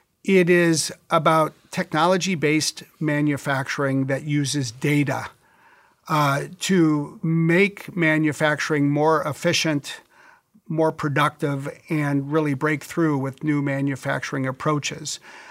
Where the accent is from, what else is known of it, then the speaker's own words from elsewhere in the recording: Wisconsin, United States; I grew up in Wisconsin.